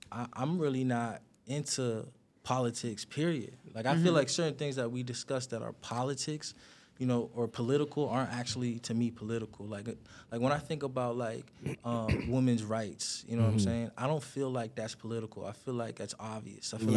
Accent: Toronto, Ontario, Canada; I'm an artist from Toronto

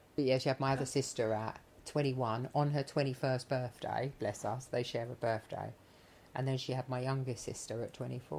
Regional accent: Dagenham, London, United Kingdom; So I grew up in Dagenham.

